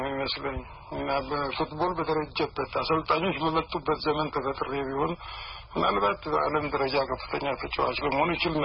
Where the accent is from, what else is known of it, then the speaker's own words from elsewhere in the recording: Jimma, Oromia, Ethiopia; born there; የተወለድኩት ጅማ ከተማ ጅሬን በሚባል ስፍራ የአባጅፋር ግቢ ባለበት በመስከረም አንድ ቀን 1914 ዓመተ ምህረት ነው።